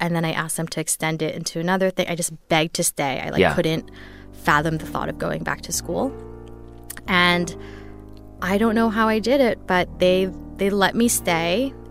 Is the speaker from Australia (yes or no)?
no; Philippines; now in United States; spent, you know, probably the first 10 years being in the U.S. and just, like, being embarrassed of being Filipino.